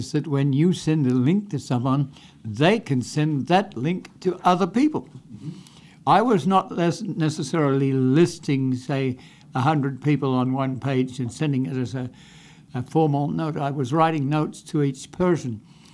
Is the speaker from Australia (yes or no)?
yes; Australia; also born or lived in United States; I have legs in two countries. I grew up in Australia, and I've spent a lot of time in the U.S. And so this is part of my home. But Australia is also part of my home.